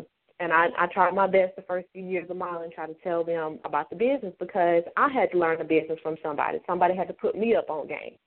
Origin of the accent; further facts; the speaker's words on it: Mississippi, United States; Yeah, I'm from Mississippi. I hail from, I'm going to say, Northeast Mississippi. That's where I'm from.